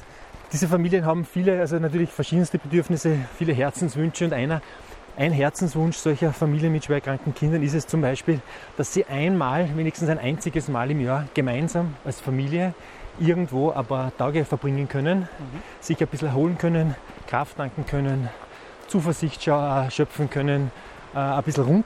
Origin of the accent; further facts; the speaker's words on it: Lower Austria, Austria; born there; ich bin gebürtiger Niederösterreicher und mir hat es knapp 25 Jahre ist es jetzt her, hat sie mich ursprünglich beruflich nach Tirol verschlagen.